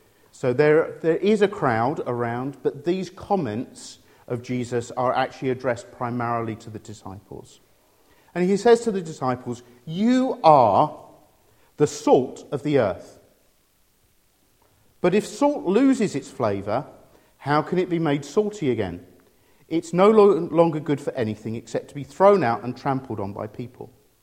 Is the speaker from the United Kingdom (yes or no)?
yes; United Kingdom; I'm British. I hold a British passport. Wherever I am in the world, I'm British.